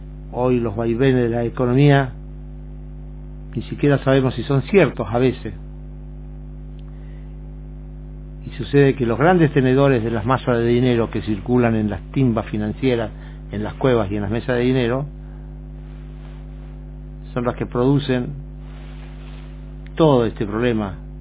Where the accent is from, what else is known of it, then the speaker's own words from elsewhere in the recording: Argentina; pero lo veo así como argentino, que tal vez le redituaría más a la nación industrializar lo que produce el campo